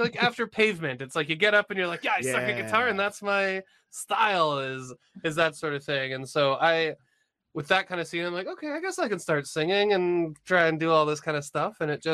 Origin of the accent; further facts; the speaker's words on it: Brantford, Ontario, Canada; I'm from Brantford, Ontario.